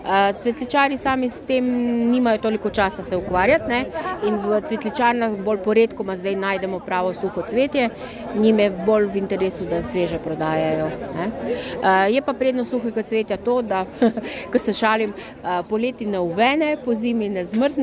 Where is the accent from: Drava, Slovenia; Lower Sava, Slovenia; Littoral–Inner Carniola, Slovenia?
Lower Sava, Slovenia; Brežice; Jaz sem iz Brežic.